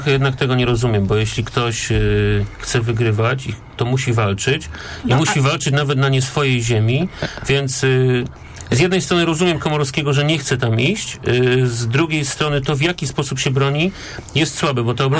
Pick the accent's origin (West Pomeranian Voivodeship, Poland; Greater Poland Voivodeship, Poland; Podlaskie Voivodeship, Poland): Greater Poland Voivodeship, Poland; Kalisz; Ja się w poniedziałek wybieram do Kalisza, bo jestem z Kalisza